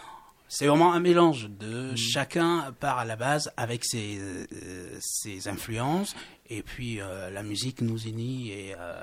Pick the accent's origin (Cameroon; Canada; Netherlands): Cameroon; born there; Moi, personnellement, je suis né au Cameroun.